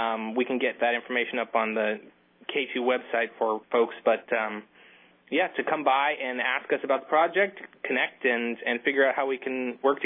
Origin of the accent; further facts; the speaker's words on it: Alaska, United States; which I think so many of us from all over the state, we identify first as Alaskans.